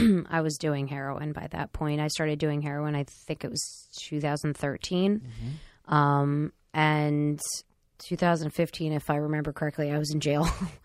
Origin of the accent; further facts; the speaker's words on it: Philadelphia, Pennsylvania, United States; I mean, I grew up in South Philly, so I knew all about, perks and all that stuff.